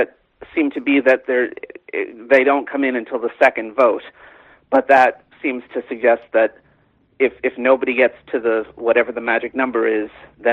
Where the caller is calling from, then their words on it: California, United States; from California.